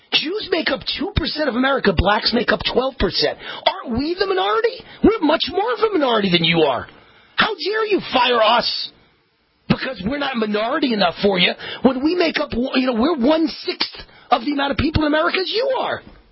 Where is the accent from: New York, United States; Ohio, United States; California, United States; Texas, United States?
New York, United States; Obviously, I'm from New York. I understand these things.